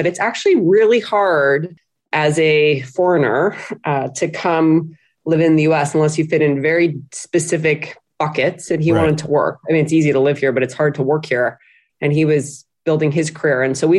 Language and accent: English; Canada; moved away as an adult; now in United States; I'm Canadian. I had moved down to the US to go to business school at HBS.